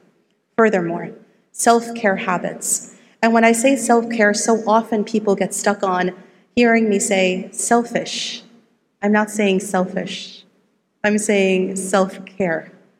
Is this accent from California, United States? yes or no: yes; California, United States; I come from Silicon Valley in California. It is busy, busy, busy lifestyle.